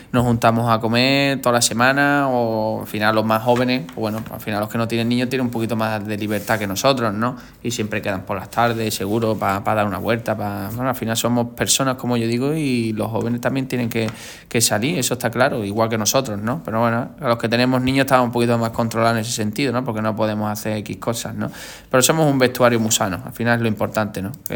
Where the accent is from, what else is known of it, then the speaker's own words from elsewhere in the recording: Andalusia, Spain; Yo soy típico andaluz